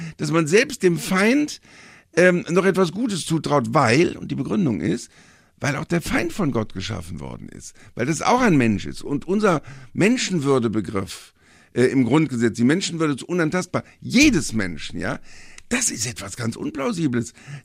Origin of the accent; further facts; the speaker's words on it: Cologne, North Rhine-Westphalia, Germany; dass ich dem Papst die Hand gebe und sage, ich bin aus Köln.